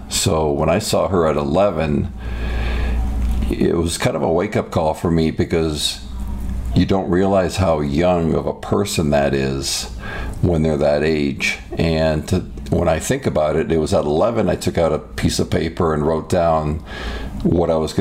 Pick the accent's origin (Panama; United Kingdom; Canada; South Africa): Canada; now in United States; I am Canadian. But I've spent most of my years, now 53 years old, most of my life has been spent stateside. And so growing up in Canada